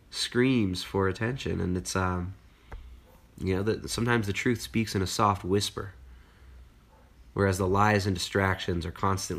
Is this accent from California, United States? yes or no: yes; California, United States; I grew up in Southern California with, you know, like when the Mexican gangbangers and stuff. So it's like my dialect is influenced by my childhood experiences, right?